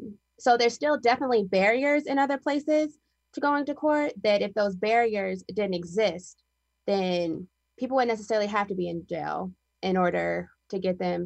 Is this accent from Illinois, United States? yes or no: yes; Champaign, Illinois, United States; And so I'm from Champaign, Urbana, right? That's where I currently reside.